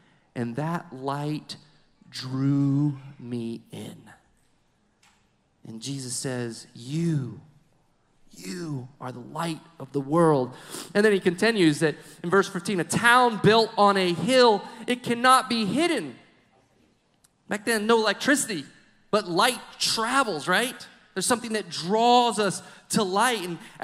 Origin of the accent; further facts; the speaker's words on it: United States; We grew up in the United States, freedom of religion.